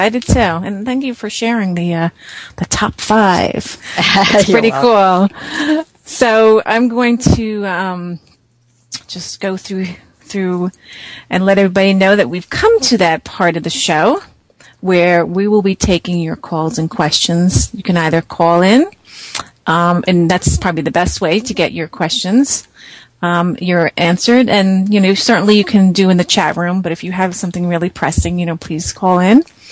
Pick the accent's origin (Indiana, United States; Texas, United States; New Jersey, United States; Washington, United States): New Jersey, United States; Jersey, my hometown. Hometown, home state.